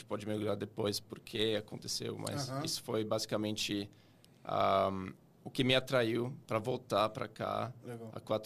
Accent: Northeastern Switzerland, Switzerland; Portuguese is a second language; now in Brazil; eu sou gringo. Eu sou do Nordeste, da Suíça.

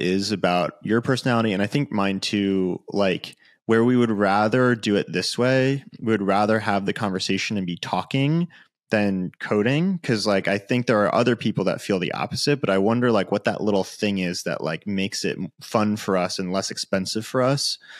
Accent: United States; I'm from the U.S.

